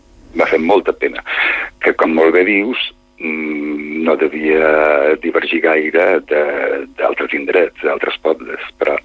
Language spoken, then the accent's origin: Catalan; Sa Pobla, Balearic Islands, Spain; born there; moved away; jo he de dir que jo, malgrat vaig néixer a Sa Pobla, fa molts anys que no hi visc.